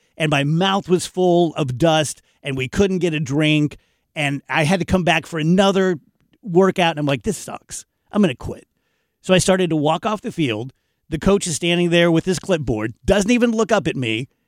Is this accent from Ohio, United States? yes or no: no; Roxana, Illinois, United States; Like, I was from Roxana, Granite City.